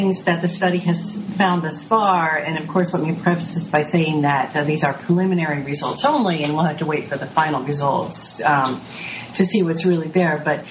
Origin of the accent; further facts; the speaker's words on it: Colorado, United States; in my neighborhood where I grew up near Rocky Flats and when I was working at Rocky Flats, we always heard lots of stories. My sisters and I grew up with the idea that cancer was just very commonplace.